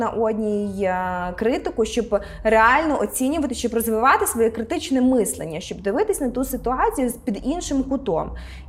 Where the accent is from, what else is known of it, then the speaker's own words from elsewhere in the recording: Rivne, Rivne Oblast, Ukraine; Ми з Рівного самі, це наше рідне місто